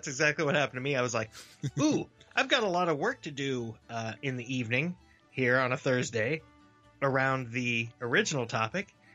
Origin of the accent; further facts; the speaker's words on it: Ireland; I have a feeling that in our minds, maybe because we're Irish, it's easier to put together a whole goddamn show because we're Irish.